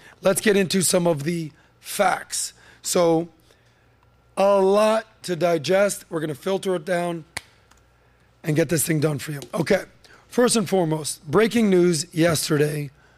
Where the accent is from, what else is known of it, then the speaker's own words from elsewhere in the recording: Miami Beach, Florida, United States; I live 5 minutes from there. I grew up in Miami Beach.